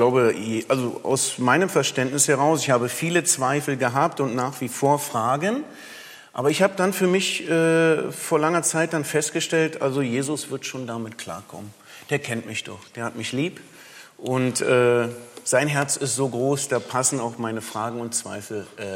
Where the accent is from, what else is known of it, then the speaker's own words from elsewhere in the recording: Berlin, Germany; born there; Nun bin ich ja Berliner Jugo, in Berlin geboren und doch jugoslawische Wurzeln.